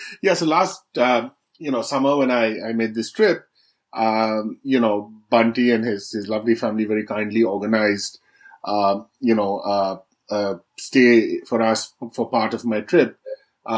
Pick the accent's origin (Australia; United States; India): India; when I grew up in India